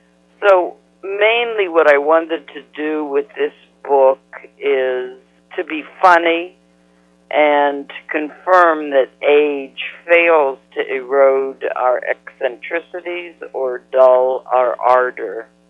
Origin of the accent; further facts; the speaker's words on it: Pittsburgh, Pennsylvania, United States; I grew up in Pittsburgh, and when I was a junior in high school, now we're talking 1962, a new girl came into our class.